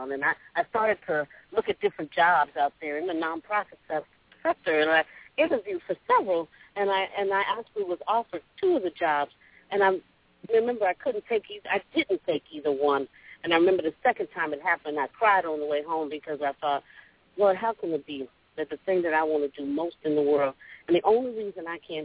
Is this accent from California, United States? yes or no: yes; San Francisco Bay Area, California, United States; now in Atlanta, United States; I'm from California, from San Francisco Bay Area.